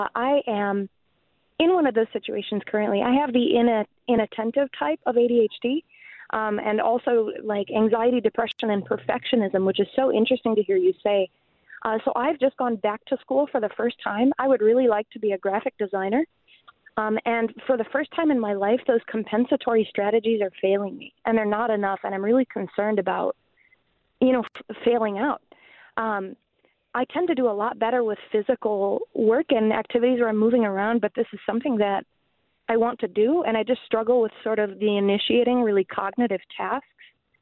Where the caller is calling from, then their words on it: Milwaukee, Wisconsin, United States; Hi, I'm calling from Milwaukee